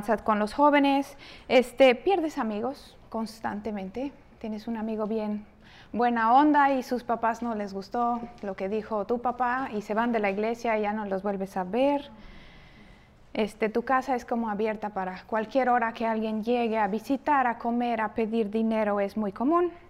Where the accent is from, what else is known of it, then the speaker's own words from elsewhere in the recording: Mexico; born there; Yo nací en México, igual que mis hermanas, me considero mexicana, no importa, ignora este rostro. Soy hija de pastor, esposa de pastor, madre de hijos de pastor